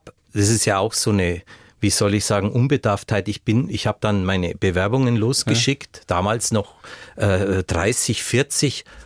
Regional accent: Bavaria, Germany; accent: Swabian-Bavarian

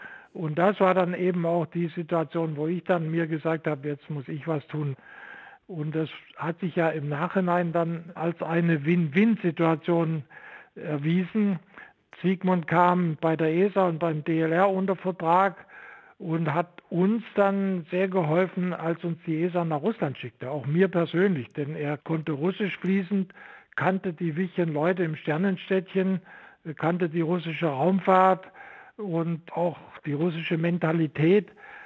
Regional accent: Saxony, Germany; now in Stuttgart, Germany; weil ich in der DDR nicht Physik studieren durfte und das wollte ich unbedingt. Und so bin ich aus dem Vogtland am Ende in Stuttgart angelangt

